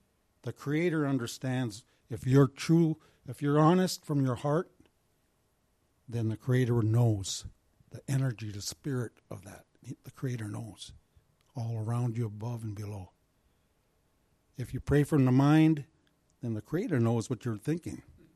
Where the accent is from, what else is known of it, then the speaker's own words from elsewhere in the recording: Minnesota, United States; We have several sacred sites here. I'm from the Bede Wakantua Band, the Mittawakanen Band, and our origin here for our band, there's four bands in our Dakota, with our Dakota people